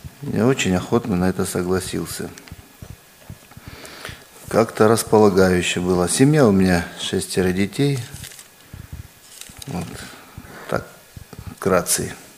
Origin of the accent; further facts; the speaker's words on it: North Ossetia–Alania, Russia; Я тоже из Осетии, живу в одном из сел. Село называется наше Октябрьское.